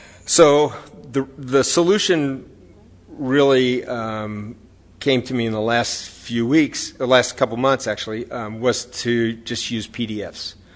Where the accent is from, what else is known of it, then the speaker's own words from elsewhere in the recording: United States; I think that the culture has been educational for me as an American that the Japanese don't always do things the way Americans do them